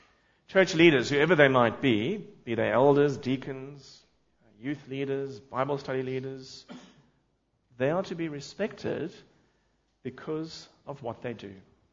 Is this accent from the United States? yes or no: no; South Africa; And so, as a South African, I am disappointed to read that lately the South African government is setting out to buy new planes for VVIPs.